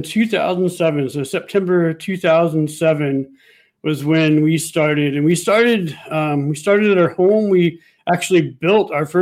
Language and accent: English; Indiana, United States; also born or lived in Virginia; Well, I grew up in Indiana. Graduated from college, and moved to Virginia after college doing some volunteer service.